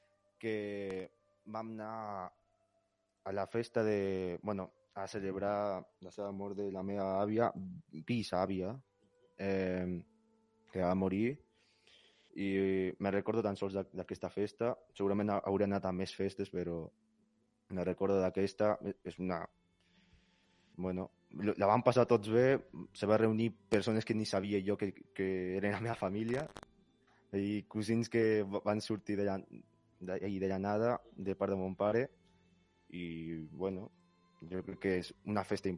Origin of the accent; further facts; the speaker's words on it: Callao, Peru; born there; Catalan is a second language; Jo vaig néixer a Callao. A veure, és una ciutat com Lleida, bàsicament, o més gran, o Barcelona, potser. Lo que tinc clar és que és una ciutat molt perillosa.